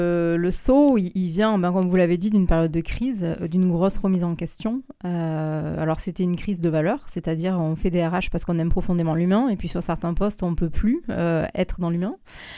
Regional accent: Occitanie, France; also born or lived in Cahors; Je suis originaire du Lot, d'un hameau entre les champs.

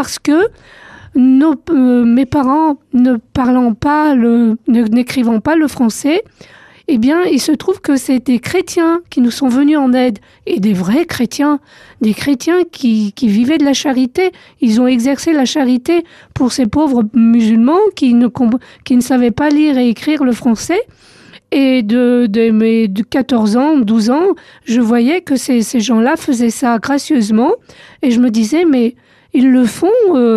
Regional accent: France; Je suis arrivée en France, j'avais deux, trois mois. Donc j'ai grandi en France.

